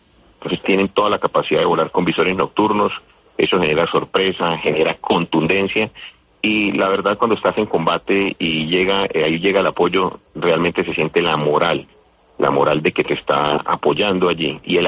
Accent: Norte de Santander, Colombia; yo soy de allá, de Norte de Santander

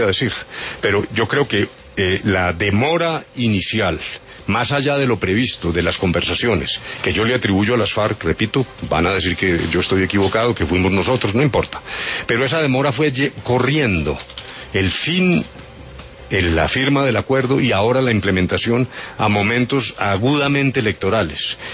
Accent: Manzanares, Caldas, Colombia; born there; Yo nací en Manzanares, estudié en la universidad pública.

